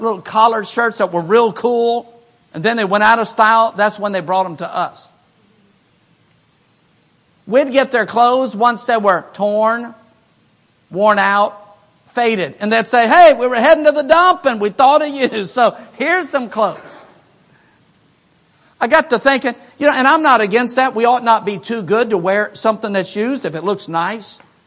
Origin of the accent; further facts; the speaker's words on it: Baton Rouge, Louisiana, United States; I remember growing up in Baton Rouge, it seemed like we never went to the store to buy new pants or new shirts.